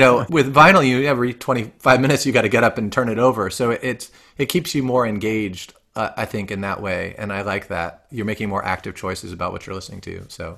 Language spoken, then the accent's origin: English; Gainesville, Florida, United States; my parents also taught at the University of Florida, where I grew up in Gainesville